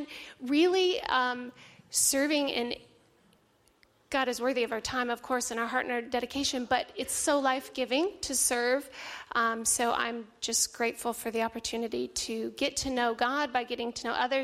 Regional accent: California, United States; moved away as an adult; I am originally from California. I will make it the shorter version, but just to give some background, we moved across the states from California to Connecticut.

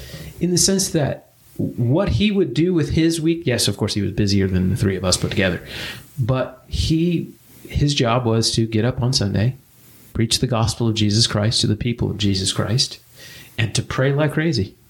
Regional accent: Midwest, United States; the churches that I've been a part of, just growing up in the Midwest

